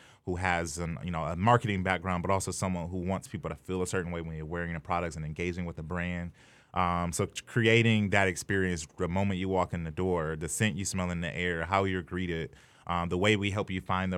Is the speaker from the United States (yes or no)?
yes; Midwest, United States; You know, so I'm from the Midwest in America